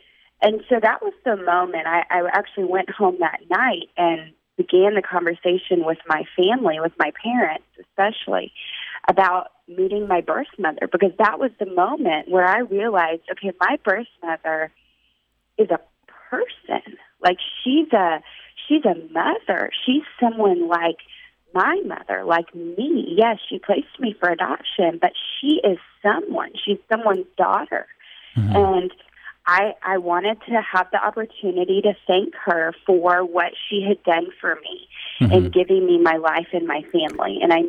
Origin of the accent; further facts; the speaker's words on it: Austin, Texas, United States; And I grew up in Austin, and so my parents are still here